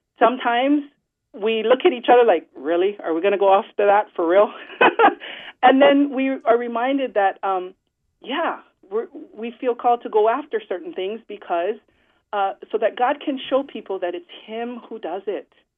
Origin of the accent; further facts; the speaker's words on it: Waikiki, Hawaii, United States; I didn't realize it at the time growing up in Waikiki that was the calling